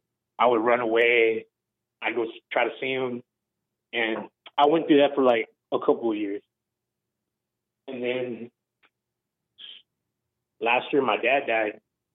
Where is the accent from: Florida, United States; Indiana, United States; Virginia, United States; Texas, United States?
Texas, United States; Corpus Christi; moved away as an adult; now in South Carolina, United States; I need to leave the state that I'm originally from, because I'm from Texas. I'm from Corpus Christi, Texas. When I got out of jail, immediately I came over here to South Carolina